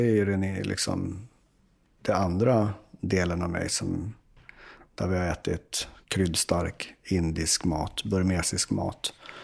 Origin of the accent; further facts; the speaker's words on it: Uppsala, Uppsala County, Sweden; och jag är ju från Uppsala, så då blev det naturligt att hålla på